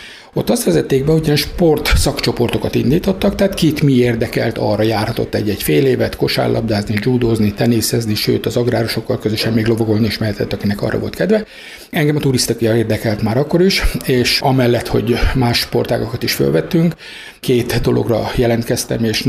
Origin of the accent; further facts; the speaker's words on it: Kiskunhalas, Bács-Kiskun, Hungary; Én kiskunhalasi vagyok